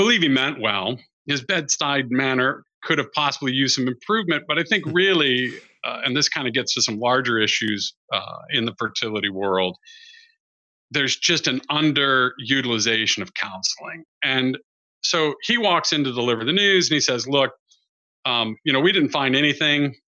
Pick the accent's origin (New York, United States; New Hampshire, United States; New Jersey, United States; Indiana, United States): Indiana, United States; I grew up in Indiana, which was about an 8-hour drive from where we were living.